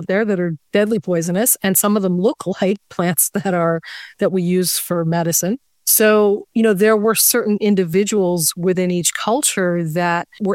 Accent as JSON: {"language": "English", "region": "New York", "country": "United States", "tie": "born or raised there", "said": "I grew up in Westchester. But we moved up here when I was... Oh my gosh, I was a teenager. I was in high school. So yeah, I'm from the Hudson Valley."}